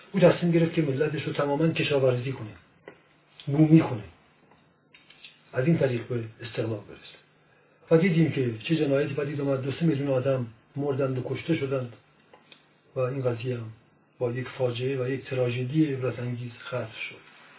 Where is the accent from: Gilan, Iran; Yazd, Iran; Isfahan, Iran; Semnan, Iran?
Semnan, Iran; Sangsar; 30 سال پیش ما در ولایتمون سنگسر یه مشتهد اعلم و منحصر به فردی داشتیم. اون موقع من شخصا بچه بودم.